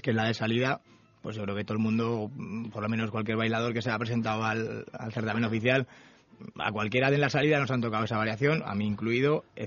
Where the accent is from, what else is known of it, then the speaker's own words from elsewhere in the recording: Salillas de Jalón, Aragon, Spain; la música era de un señor que era de mi pueblo, que era de Salillas de Jalón.